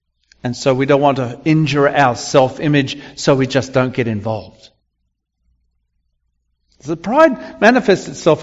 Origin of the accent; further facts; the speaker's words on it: Australia; I was actually glad as an Australian